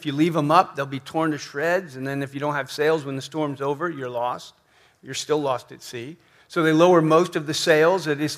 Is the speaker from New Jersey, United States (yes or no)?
yes; New Jersey, United States; You know, I grew up in New Jersey, and we had a lot of snowstorms and all